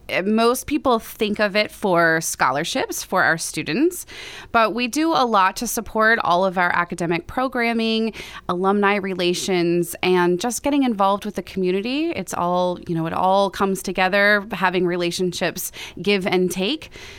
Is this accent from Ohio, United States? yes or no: yes; Ohio, United States; also born or lived in Colorado; I'm originally from Ohio. So I started off teaching 6th, 7th, and 8th grade at a middle school that I went to in Ohio. And then I was on the East Coast for a bit, Colorado, and now I've hit the West Coast.